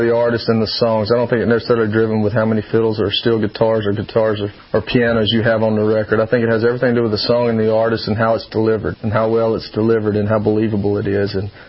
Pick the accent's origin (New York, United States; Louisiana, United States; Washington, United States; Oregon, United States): Louisiana, United States; You know, I grew up in Louisiana, and, you know, that's about as country as you can get.